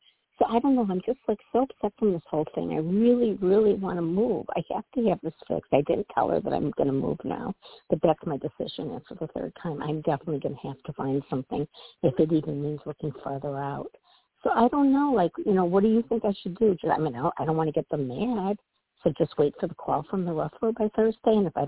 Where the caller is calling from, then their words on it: Midwest, United States; Hi, Tony. … from the Midwest.